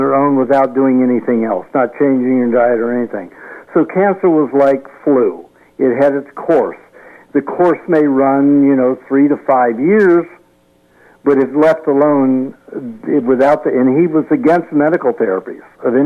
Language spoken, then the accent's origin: English; Tennessee, United States; I grew up in Tennessee.